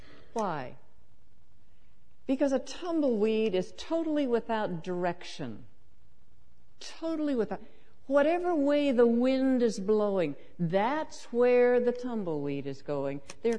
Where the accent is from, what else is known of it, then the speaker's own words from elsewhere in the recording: Washington, United States; also born or lived in Oregon; I was born in Oregon and grew up in Washington. I love evergreens.